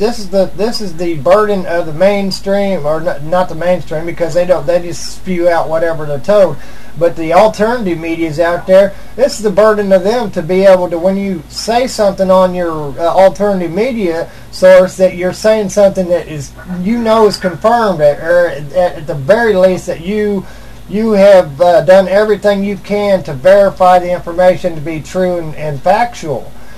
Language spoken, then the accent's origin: English; United States; I mean, I love the United States. I'm an American.